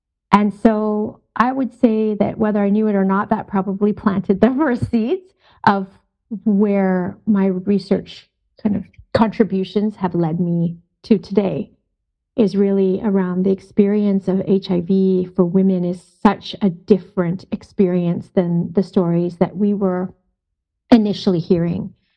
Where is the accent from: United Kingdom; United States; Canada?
Canada; also born or lived in Kenya; my family is from East Africa. So I'm born in Kenya, and we immigrated from Kenya to Canada when I was a small child.